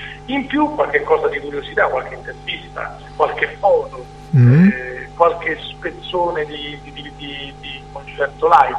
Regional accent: Rome, Lazio, Italy; noi siamo di Roma, vicino a Roma c'è a Formello

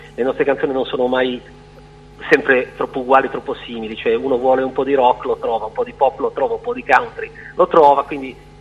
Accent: Milan, Lombardy, Italy; Noi siamo di Milano, quindi in zona Milano

